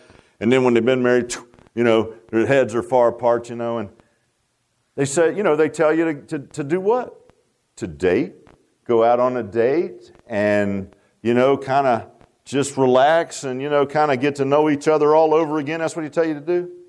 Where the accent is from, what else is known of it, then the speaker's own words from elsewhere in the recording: Virginia Beach, Virginia, United States; I remember when I grew up in Virginia Beach, and I was a surfer.